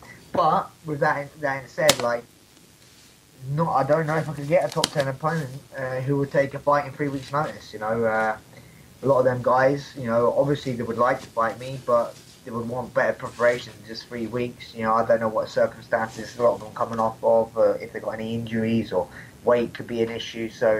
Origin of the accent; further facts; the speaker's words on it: London, United Kingdom; So it's my hometown in the O2.